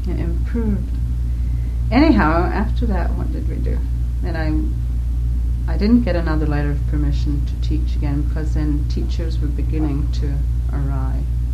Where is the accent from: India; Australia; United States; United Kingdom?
United Kingdom; Scotland; moved away; because here I come from Scotland, from this very rigid system